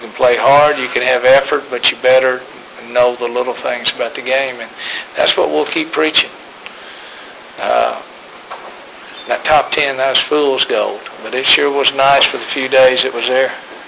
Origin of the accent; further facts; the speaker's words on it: Dallas, Texas, United States; I love you Texans, but I grew up in Dallas.